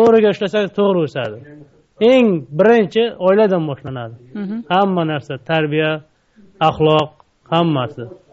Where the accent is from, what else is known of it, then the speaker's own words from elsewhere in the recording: Samarqand Region, Uzbekistan; Ha, qishloq o'zimizni, qishloq o'zim qishloqda tug'ilib katta bo'lganman.